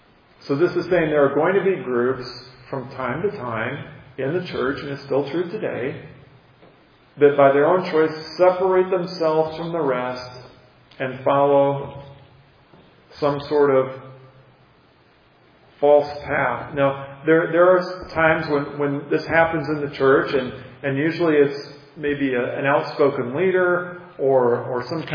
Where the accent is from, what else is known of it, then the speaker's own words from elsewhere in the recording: United States; I grew up on the Mississippi River. I heard that.